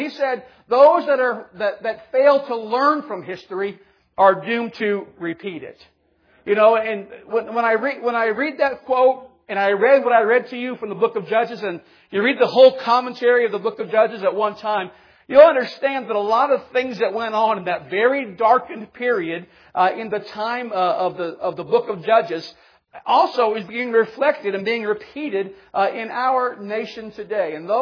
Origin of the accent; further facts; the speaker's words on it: United States; born there; I love being an American. I bless God that I was born in America.